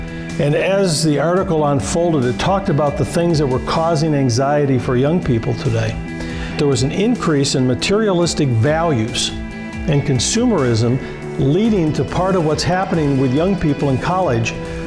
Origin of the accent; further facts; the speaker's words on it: Michigan, United States; when I was growing up in the Detroit suburb, we went to church in Royal Oak, or I'm Oak Park, Michigan